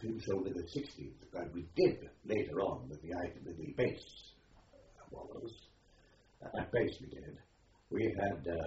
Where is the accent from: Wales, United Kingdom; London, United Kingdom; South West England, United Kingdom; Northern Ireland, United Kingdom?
Wales, United Kingdom; I'm from Wales and I lived in the mountains of the Brecon Beacons.